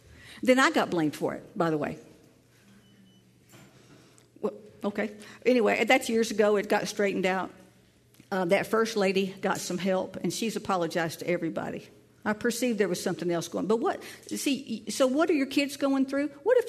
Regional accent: Tennessee, United States; This one is so funny that I had in my high school. I'm from Tennessee.

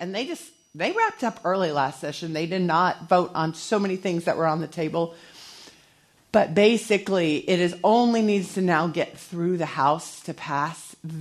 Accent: North Carolina, United States; now in Atlanta, United States; And I'm from Western North Carolina, so this is our closest big city. So that's why I moved here

